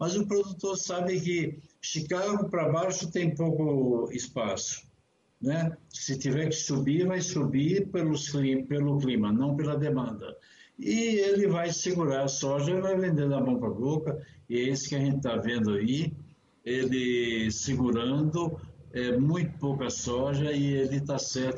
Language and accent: Portuguese; Brazil; Eu gostaria muito que nós, brasileiros, fôssemos como americano